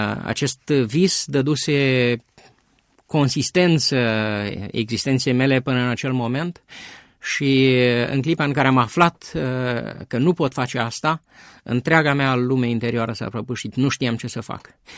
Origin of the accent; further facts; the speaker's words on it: Romania; Sunt român, am 50 de ani